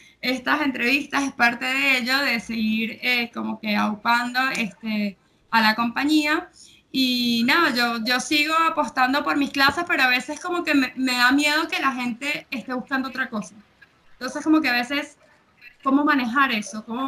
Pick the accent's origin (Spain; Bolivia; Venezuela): Venezuela; now in Argentina; Yo soy de Venezuela y aquí en Argentina